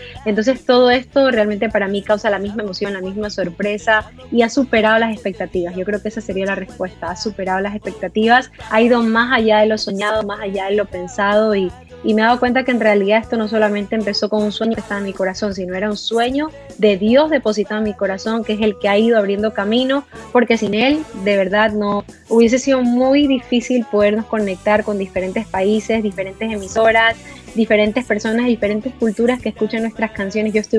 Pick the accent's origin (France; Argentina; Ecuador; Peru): Ecuador; now in Miami, United States; yo soy ecuatoriana, radico en Miami, Florida.